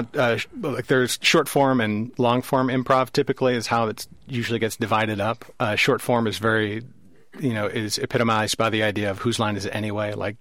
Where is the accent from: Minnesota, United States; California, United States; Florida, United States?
California, United States; moved away as an adult; now in Amsterdam, Netherlands; I was a huge fan of Monty Python and Robin Williams and growing up in the Bay Area, of course.